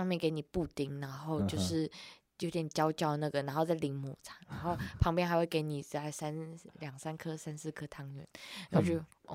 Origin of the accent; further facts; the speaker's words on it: Taiwan; 我身为一个台湾人，我非常有点不太能理解。